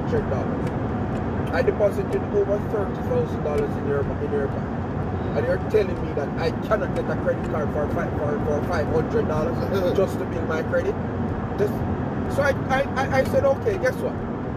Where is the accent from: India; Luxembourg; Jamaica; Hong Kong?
Jamaica; now in United States; I'm a Jamaican, I respect your system. I'm in your house.